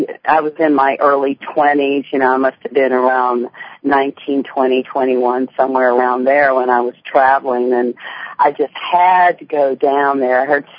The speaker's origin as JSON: {"language": "English", "region": "Hawaii", "country": "United States", "said": "realized that I was indeed from Hawaii"}